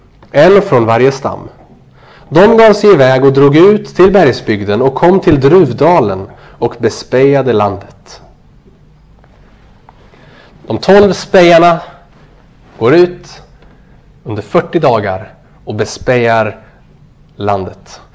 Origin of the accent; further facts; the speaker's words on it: Sweden; Jag beklagar, för jag är svensk.